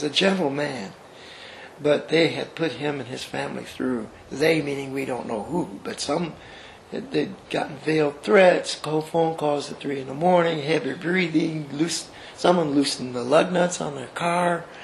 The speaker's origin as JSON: {"language": "English", "region": "Indiana", "country": "United States", "said": "Of course, I was from Indiana, where the Klan was headquarters."}